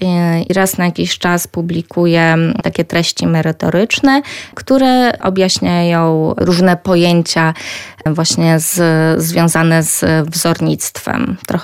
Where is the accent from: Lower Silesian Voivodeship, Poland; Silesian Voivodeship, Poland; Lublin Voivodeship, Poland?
Lublin Voivodeship, Poland; Lublin; tutaj w Lublinie, bo jestem z Lublina